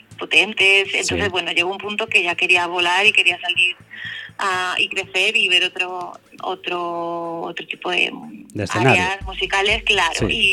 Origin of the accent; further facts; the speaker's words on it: Albacete, Castilla-La Mancha, Spain; yo soy albaceteña. Yo soy de Albacete. Lo que pasa es que he vivido pues en muchos sitios, en muchas ciudades. Estudié musicología en Granada, luego también estudiamos en Portugal.